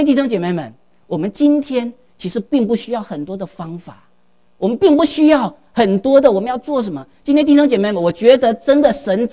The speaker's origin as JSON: {"language": "Chinese", "country": "China", "said": "我们其实我们每个人我们来到海外的时候的话，我们都还说我们是中国人"}